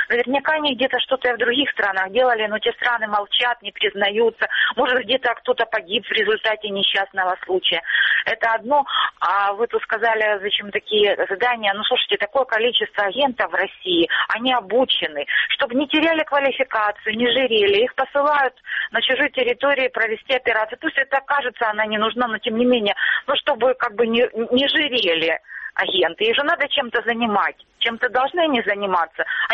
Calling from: Luhansk Oblast, Ukraine; Луганщина.

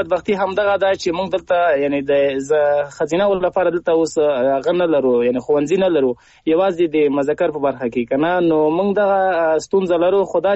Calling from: Paktia, Afghanistan; هغه هم له پکتیا احمد خیلو څخه.

